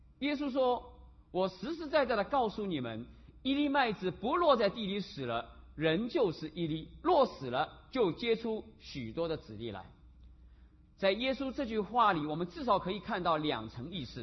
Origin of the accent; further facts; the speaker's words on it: Shanghai, China; 那在我的老家上海形势稍微好一点